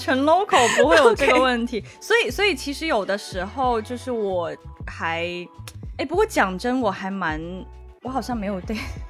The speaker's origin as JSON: {"language": "Chinese", "town": "Shenzhen", "region": "Guangdong", "country": "China", "said": "我就说我是深圳人嘛"}